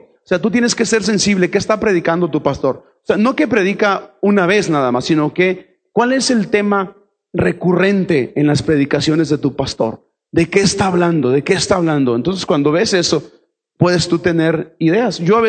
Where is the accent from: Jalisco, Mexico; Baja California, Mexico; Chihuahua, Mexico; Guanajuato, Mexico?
Chihuahua, Mexico; Ciudad Juárez; en nuestro caso, en Ciudad Juárez, de donde yo vengo